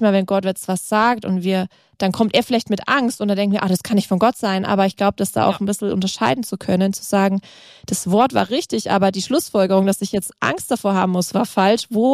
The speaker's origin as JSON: {"language": "German", "country": "Germany", "said": "Das machen wir eigentlich als Deutsche schon genug, finde ich."}